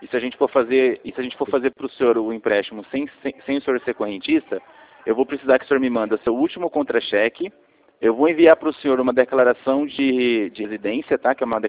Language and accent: Portuguese; São Paulo, Brazil; Não, eu sou de São Paulo, que a Central é aqui nossa, né? São Paulo. Rio Claro.